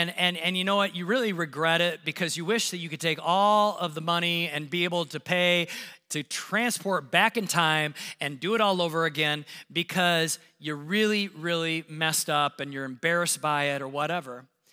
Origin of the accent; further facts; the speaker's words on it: United States; And I'm going to say something that just Americans don't like it, including me, and I'm an American.